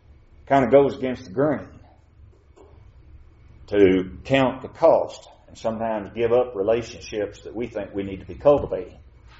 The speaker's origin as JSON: {"language": "English", "region": "Kentucky", "country": "United States", "tie": "born or raised there", "said": "I knew a young lady as I was growing up in Kentucky"}